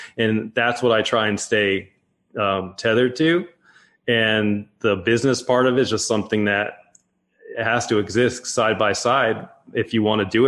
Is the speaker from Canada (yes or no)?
no; New Jersey, United States; I grew up in Jersey